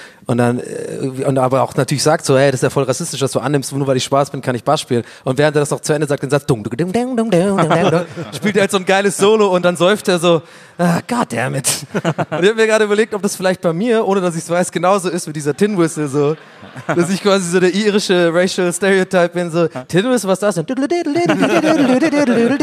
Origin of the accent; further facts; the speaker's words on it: Tübingen, Baden-Württemberg, Germany; als ich in Tübingen aufgewachsen bin, war natürlich Stuttgart immer die große Stadt.